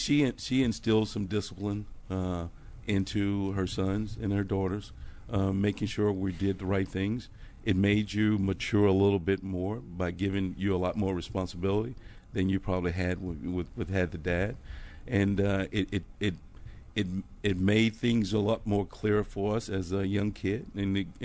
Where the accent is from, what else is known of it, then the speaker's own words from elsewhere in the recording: Virginia, United States; I'm from Virginia, actually.